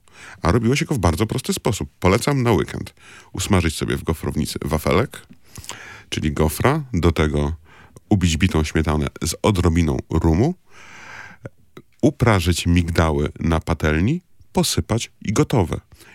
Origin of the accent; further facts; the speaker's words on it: Pomeranian Voivodeship, Poland; sam pochodzę z Kociewia.